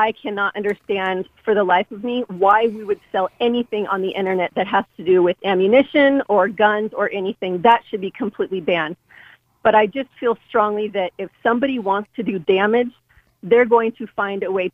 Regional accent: United States; But as an American, there are me and all

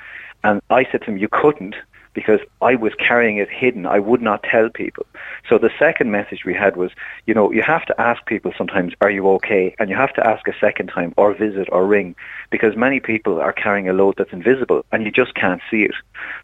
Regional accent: Ireland; And, of course, being an Irish man, I couldn't help myself.

